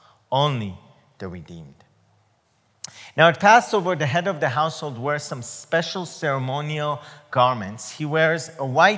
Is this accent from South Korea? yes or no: no; Israel; English is a second language; now in United States; Did you notice my accent is not from Mississippi? Well, I was born and raised in Israel. I'm Jewish. My wife is Jewish. Our kids are Jewish.